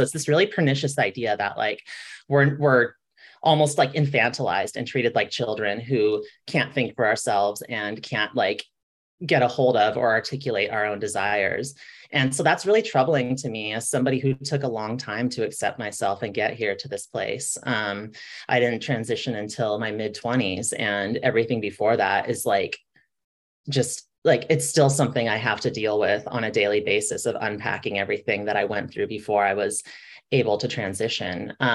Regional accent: San Bernardino, California, United States; I spent a lot of time in this region. I grew up in San Bernardino and there wasn't a whole lot to do.

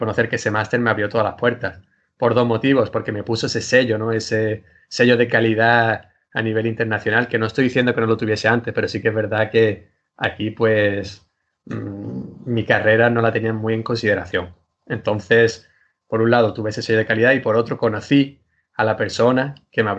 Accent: Marbella, Andalusia, Spain; Encima que yo vengo de Málaga, de Marbella, el sol, la playa, los amigos, soy muy familiar.

